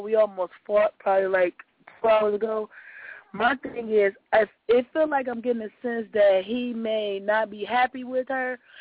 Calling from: Cleveland, Ohio, United States; I'm calling from Cleveland, Ohio.

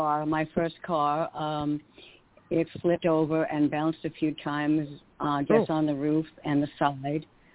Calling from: New York City, New York, United States; New York, New York.

